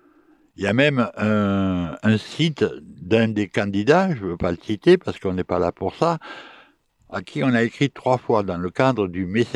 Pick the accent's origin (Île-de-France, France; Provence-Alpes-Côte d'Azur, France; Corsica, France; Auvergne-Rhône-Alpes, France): Corsica, France; Je ferai mon devoir d'électeur en tant que Corse